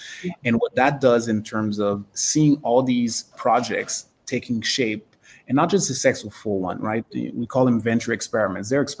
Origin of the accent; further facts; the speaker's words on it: Canada; I'm Canadian